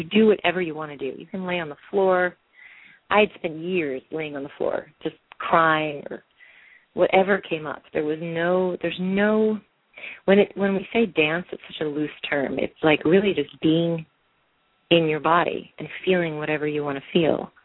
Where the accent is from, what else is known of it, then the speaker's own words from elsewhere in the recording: Rochester, New York, United States; also born or lived in Ohio; I was born in Ohio, grew up in Rochester, New York, started acting a little bit in high school, went to acting school in New York City